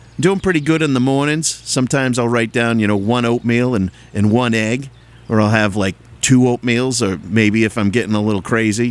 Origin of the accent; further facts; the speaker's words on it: Boston, Massachusetts, United States; It's a freckle. I'm from Boston.